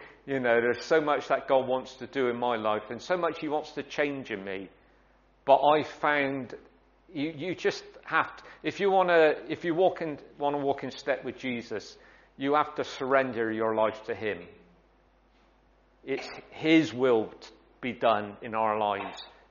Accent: Bristol, South West England, United Kingdom; I come from South Bristol, can't speak proper English, you know, didn't do very well at school

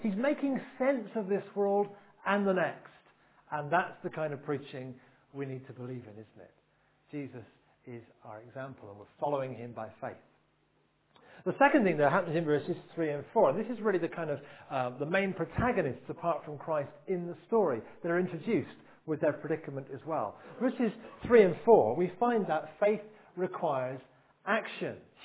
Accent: Bristol, South West England, United Kingdom; Now, I come, as most of you know, from Bristol. My accent probably betrays it.

